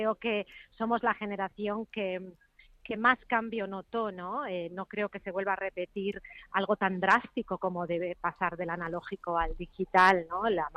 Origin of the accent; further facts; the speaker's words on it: Spain; moved away; Yo me fui de España muy jovencita y también pasaba los veranos fuera de España